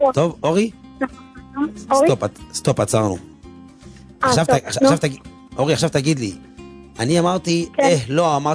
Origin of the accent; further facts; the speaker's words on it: Beit Shemesh, Jerusalem District, Israel; אני מירושלים, בית שמש.